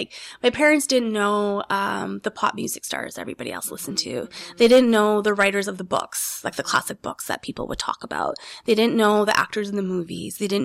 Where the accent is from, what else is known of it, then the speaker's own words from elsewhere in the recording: Edmonton, Alberta, Canada; I grew up in Edmonton. Okay. So a city in the prairies. And I did grow up with a lot of brown people